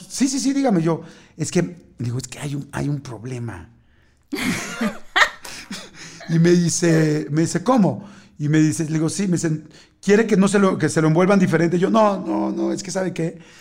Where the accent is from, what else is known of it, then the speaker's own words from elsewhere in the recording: Mexico; soy mexicano